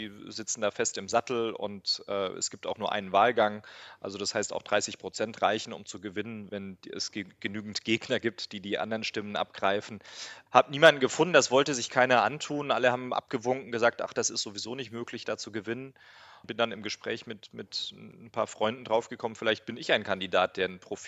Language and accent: German; Baden-Württemberg, Germany; ja, ich bin im Schwarzwald aufgewachsen, in einem kleinen Dorf und wo alles recht homogen und überschaubar war und auch immer noch ist.